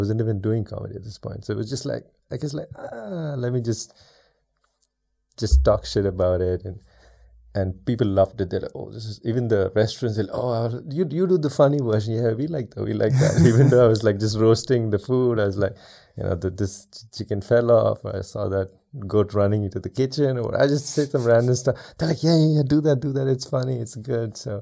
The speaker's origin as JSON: {"language": "English", "town": "Chennai", "region": "Tamil Nadu", "country": "India", "said": "So I'm from India, mm-hmm. city called Chennai in the south. Nice city. It's not a big city by Indian standards. Just about 8-9 million people mm-hmm. living there."}